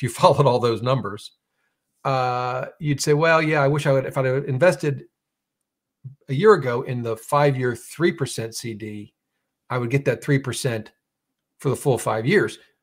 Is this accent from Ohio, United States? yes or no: yes; Ohio, United States; even though I grew up in Ohio.